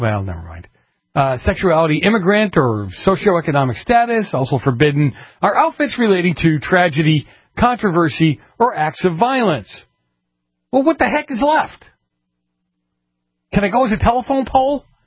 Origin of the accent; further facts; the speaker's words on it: Massachusetts, United States; now in California, United States; my home state of Massachusetts, where all the loons, you know, we might export the fruits and nuts here from California